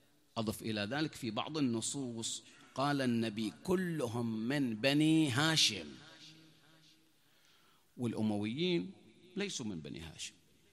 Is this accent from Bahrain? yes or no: yes; Bahrain; قال أنتم من أهل البحرين؟ قلنا أي. شلون عرفت؟ قال من هيئتكم ولهجتكم